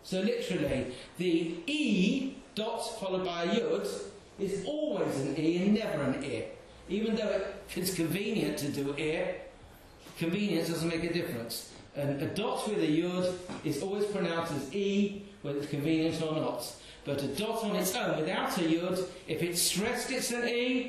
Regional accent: England, United Kingdom; except for the fact that we English, not to do with Ashkenazim or Sephardim, it's to do with being English.

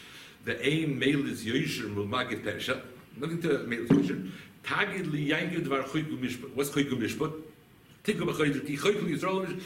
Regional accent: United States; I grew up in America

